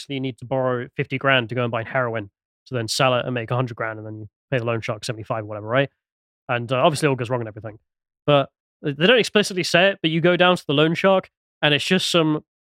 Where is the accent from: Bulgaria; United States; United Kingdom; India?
United Kingdom; England; Not really a fan of either of the cultures, though, because I'm English.